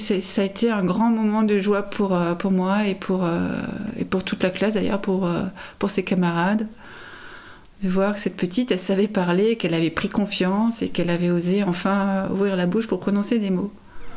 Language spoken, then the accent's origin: French; Grand Est, France; moved away as an adult; Donc je vis ici depuis maintenant 21 ans. Donc je suis alsacienne, d'origine alsacienne, et je suis arrivée ici à 30 ans.